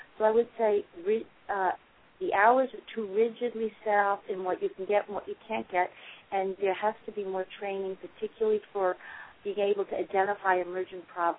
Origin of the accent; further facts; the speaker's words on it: New York, United States; I'm from New York.